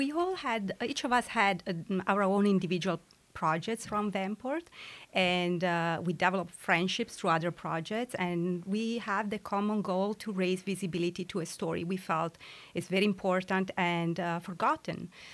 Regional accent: Italy; English is a second language; moved away as an adult; now in Portland, United States; I'm actually not from Portland, and not from the United States. And so I moved here 3 years ago, actually, and I lived, I'm originally from Italy, and I actually left Italy because I found it so homogeneous.

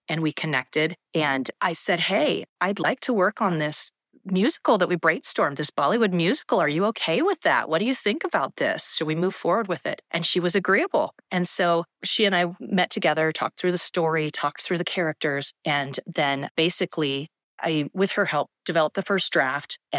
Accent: Boring, Oregon, United States; as a person who comes from rural Oregon. I was born in Boring, Oregon. And well, I guess I was technically born in Portland, but raised in Boring, Oregon. And this is my background.

